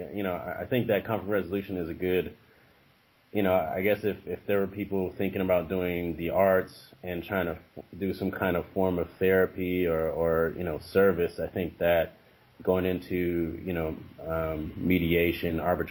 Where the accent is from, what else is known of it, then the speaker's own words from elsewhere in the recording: California, United States; I'm a true Californian. I grew up in the San Francisco Bay Area. Okay. All over the East Bay and also the North Bay, from Richmond to Vallejo, California.